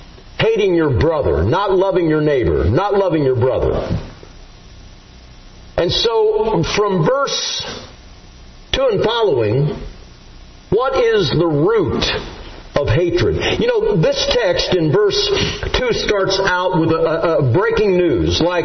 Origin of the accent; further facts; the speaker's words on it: Illinois, United States; I was born and raised in the Corn Belt back in Illinois. I live 3 miles from the farm where I grew up right now.